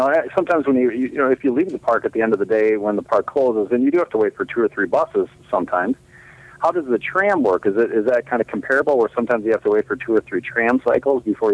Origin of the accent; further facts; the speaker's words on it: Minnesota, United States; And like I said, we're from Minnesota, so we always fly down.